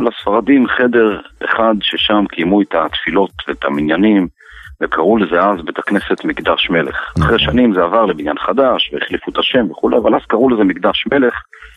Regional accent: Jerusalem, Jerusalem District, Israel; אני בילדותי גדלתי בשכונת קריית צאנז בירושלים, שם ההוריי שיהיו בריאים גרים עד היום.

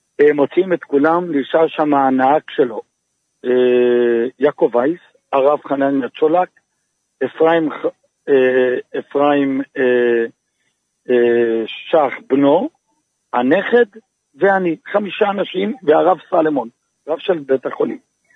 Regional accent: Jerusalem, Jerusalem District, Israel; אני ירושלמי

